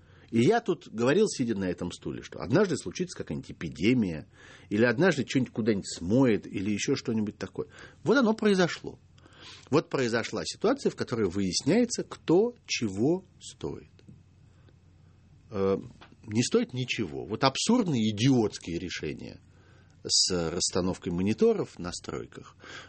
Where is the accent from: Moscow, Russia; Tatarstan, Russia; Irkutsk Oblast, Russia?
Moscow, Russia; Мы, москвичи, а жители многих других российских городов с ужасом наблюдают